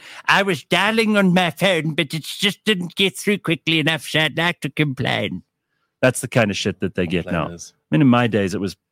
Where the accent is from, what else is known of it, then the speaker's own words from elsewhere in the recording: South Africa; Just enjoy the meat. It's one of the best things about being South African.